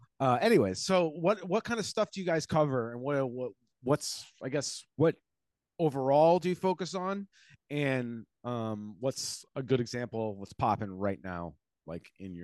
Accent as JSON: {"language": "English", "town": "Quincy", "region": "Massachusetts", "country": "United States", "tie": "born or raised there", "lives_now": "Holyoke, United States", "said": "I grew up in Quincy, Mass. So, and I live in Holyoke, Mass."}